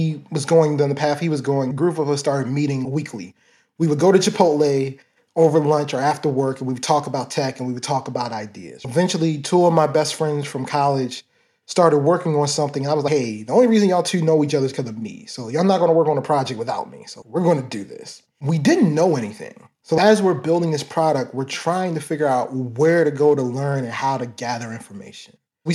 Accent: Baltimore, Maryland, United States; I grew up in Baltimore, Maryland. Started in early parts of my childhood. I was in Baltimore City. Then my family moved out to Baltimore County.

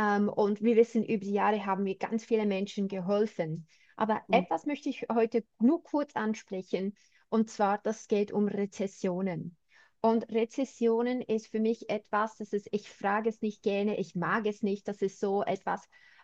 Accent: Switzerland; ich bin auch Neuseeländerin. Ich meine, ja, ich bin Schweizerin, aber ich bin schon ein bisschen anders, gell?

